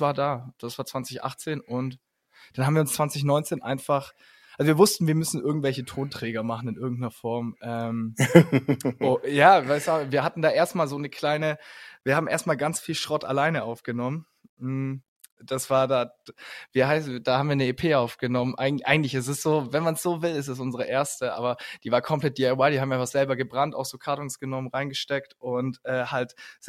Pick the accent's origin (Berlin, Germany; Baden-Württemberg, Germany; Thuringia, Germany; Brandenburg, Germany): Baden-Württemberg, Germany; Ulm; wir kommen aus Ulm. Sind ein Trio.